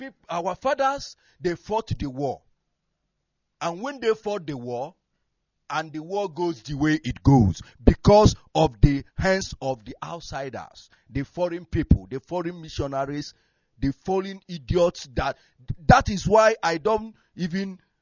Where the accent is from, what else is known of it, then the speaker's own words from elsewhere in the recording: Enugu State, Nigeria; now in Dubai, United Arab Emirates; And I am from Enugu State, Nkanu East Local Government Area of Biafra Land.